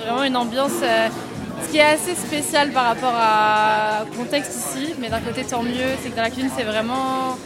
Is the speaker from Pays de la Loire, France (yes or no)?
no; Amiens, Hauts-de-France, France; Je viens de Amiens, pas très loin, 2 heures d'ici.